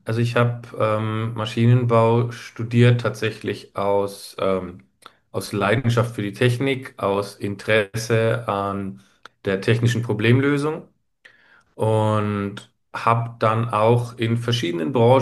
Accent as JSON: {"language": "German", "town": "Nuremberg", "region": "Bavaria", "country": "Germany", "tie": "born there", "lives_now": "Erlangen, Germany", "said": "also spätestens seit ich nicht mehr als Ingenieur unterwegs bin, eigentlich alle. Bin 41 Jahre alt, geboren in Nürnberg und lebe momentan in Erlangen. Bin verheiratet und habe einen Hund."}